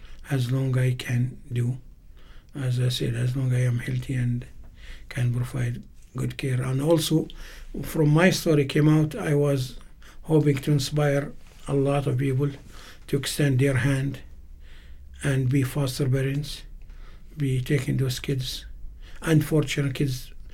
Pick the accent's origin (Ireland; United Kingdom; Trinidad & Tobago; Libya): Libya; English is a second language; I am from Libya, which we have civil war now for 9 years.